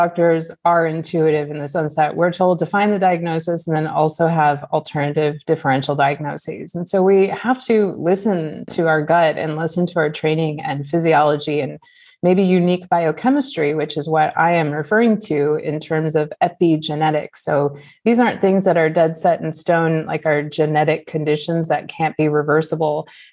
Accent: Alaska, United States; So I grew up in Southeast Alaska. I moved there at 6 years old, and it was very rural.

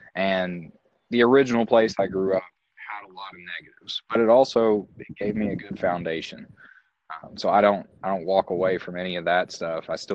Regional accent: Kentucky, United States; So I grew up in LaRue County, and yes, they were a dry county up until about 2 years ago.

